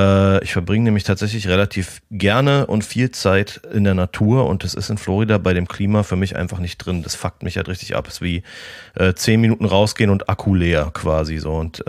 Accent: Berlin, Germany; Gerade für mich als Berliner schwierig. Und für mich ist es natürlich einfach. Ich habe die ersten 30 Jahre meines Lebens in Berlin verbracht.

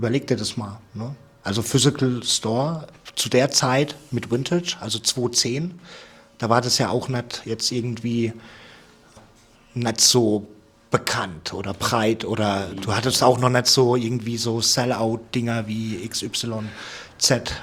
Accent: Lampertheim, Hesse, Germany; Und ich komme ja ursprünglich aus Lambertheim, ist ein Vorort von Mannheim.

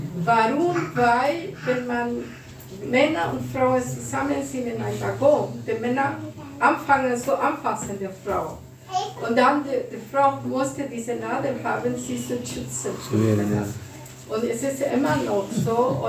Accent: Mexico; German is a second language; Ich komme aus Mexiko und in Mexiko da gibt es diese Metro.

